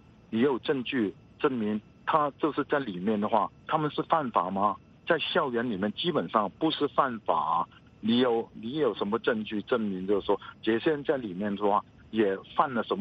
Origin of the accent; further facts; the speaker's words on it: Hong Kong; 我赢了第一个感觉就是说我们香港人还是有希望，我们香港人还是没有放弃